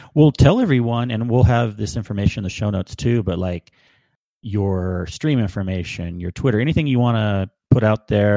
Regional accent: California, United States; growing up in California, I'd be like, yep, that's the good flavor. We don't drink the moonshine flavor in California.

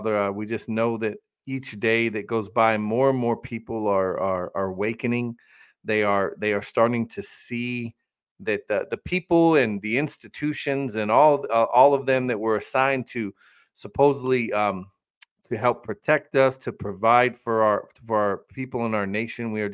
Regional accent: Adak, Alaska, United States; that island I grew up on in Alaska, Adak, this little island.

